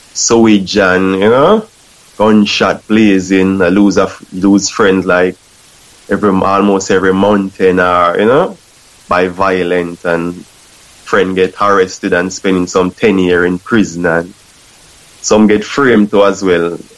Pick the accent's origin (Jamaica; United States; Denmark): Jamaica; Spanish Town, Saint Catherine Parish; I'm from Jamaica in Spanish Town where I'm from, man, I can tell you.